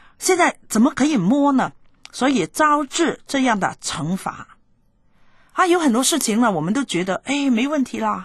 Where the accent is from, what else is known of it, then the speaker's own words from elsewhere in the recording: China; 我们没有以色列人的观点，我们是中国人，我们是会帮助人的人呢